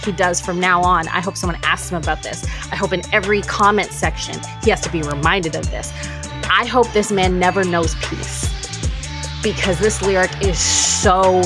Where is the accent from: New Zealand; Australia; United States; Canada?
Canada; I'm Canadian, so I'm different.